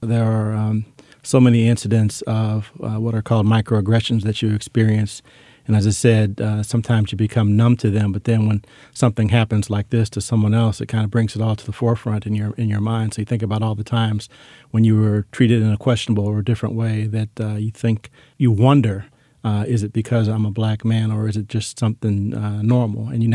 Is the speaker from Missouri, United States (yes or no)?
yes; St. Louis, Missouri, United States; Michael Brown in Ferguson, Missouri, that incident was 2 miles from where I grew up in St. Louis.